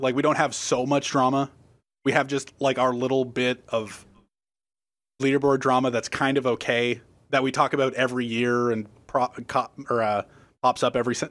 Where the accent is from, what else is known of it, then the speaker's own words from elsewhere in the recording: Canada; even though I'm Canadian.